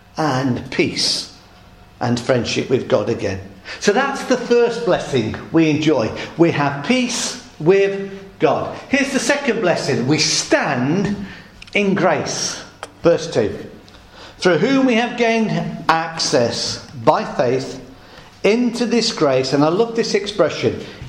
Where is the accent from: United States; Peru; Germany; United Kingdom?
United Kingdom; Midlands; I grew up in the Midlands. I didn't see the sea till I was about 15 or 16.